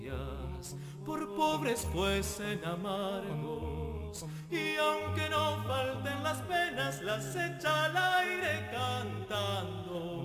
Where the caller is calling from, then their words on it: Florida, Buenos Aires Province, Argentina; de Florida, también pertenecía a un coro de estos que eran de la tarde de los colegios, de las escuelas, ahí en Saavedra